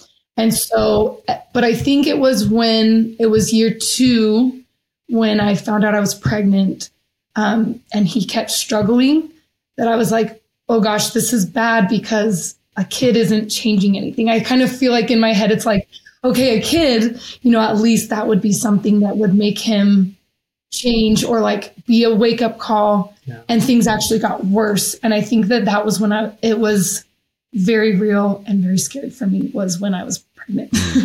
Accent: Utah, United States; born there; now in Hawaii, United States; I was born in Utah. My dad was a BYU student when I was born, but Hawaii is home for me now.

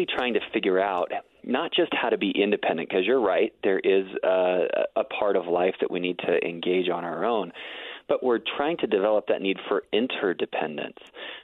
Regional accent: Midwest, United States; also born or lived in South; I know I grew up in the Midwest and South

